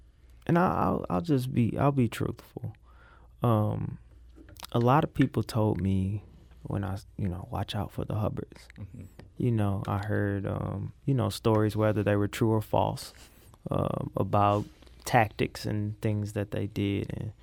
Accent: Missouri, United States; But I knew that although I grew up on the South Side, I still lived in a Cochran when I was younger as well.

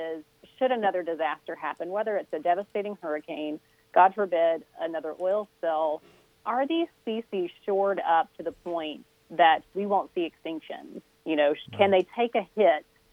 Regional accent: Mobile, Alabama, United States; I grew up in Mobile, Alabama on the coast

